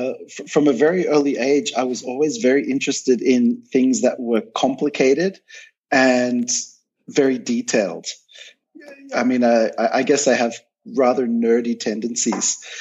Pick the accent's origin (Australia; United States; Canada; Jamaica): Australia; So I grew up in Australia. I'm originally Australian. And I grew up in a family that was definitely very Eurocentric. My grandparents were from Europe